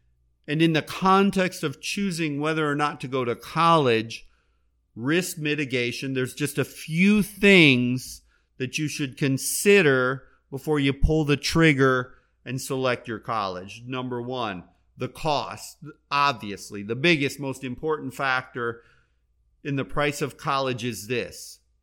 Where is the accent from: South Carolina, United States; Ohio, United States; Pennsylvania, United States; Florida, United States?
Florida, United States; I live every day in my home state of Florida